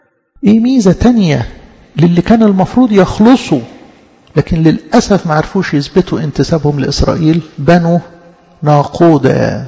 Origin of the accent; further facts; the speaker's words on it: Egypt; أنا قبطي بحسب يعني المفاهيم الدينية، مش بكلم على الجنسية كمصري أو غيره، ولا أنا أعيش زي الأمريكان ولا الأسترار ولا الكنديين اللي أنا عايش في وسطيهم؟